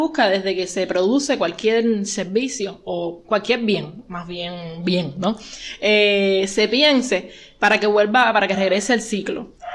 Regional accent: Cuba; realmente yo salí de Cuba, tú sabes, y vi cosas y tuve el tiempo de ponerme a pensar

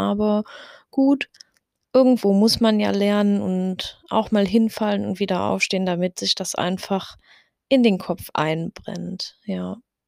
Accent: Germany; Wie schon am Anfang erwähnt, bin ich 27 Jahre alt, ich komme aus Deutschland.

